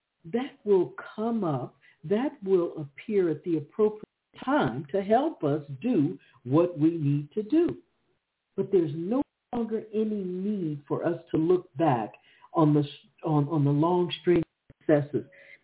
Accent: Chicago, Illinois, United States; Well, I'm a city girl. I'm from Chicago.

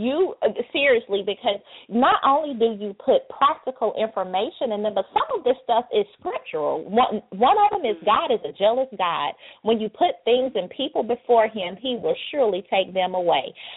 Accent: the South, United States; I'm from the South, so we always say mother wit.

